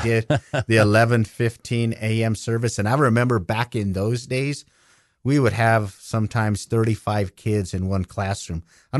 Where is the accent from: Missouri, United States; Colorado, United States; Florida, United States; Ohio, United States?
Colorado, United States; Yeah, born and raised in Colorado. That's why I'm a Denver Bronco fan.